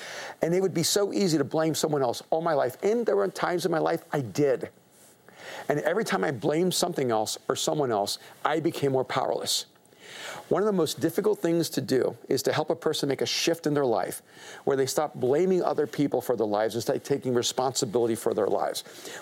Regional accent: El Salvador; moved away; I'm an immigrant from El Salvador.

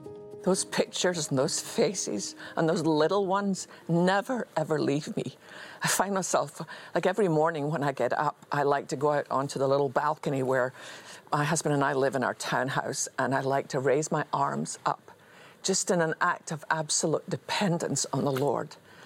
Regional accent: Scotland, United Kingdom; I used to volunteer in a children's hospital when I was growing up in Scotland

